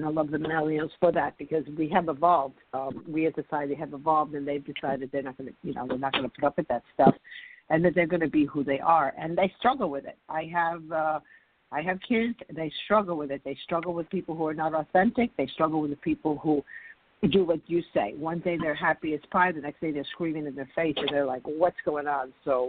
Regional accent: New York City, New York, United States; I grew up in New York City, as I said before, and New York City is one of the, you know, it's one of those melting pots.

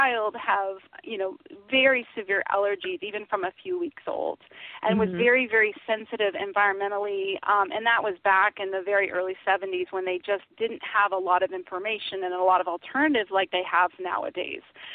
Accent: West Palm Beach, Florida, United States; Yes, I was born in West Palm Beach, Florida, and actually, not by chance, grew up down the street from Hippocrates Health Center

